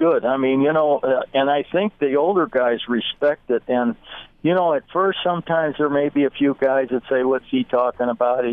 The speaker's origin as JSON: {"language": "English", "town": "Chicago", "region": "Illinois", "country": "United States", "said": "I'm from Chicago, and at every time that, you know, it got that hot, we would all walk outside."}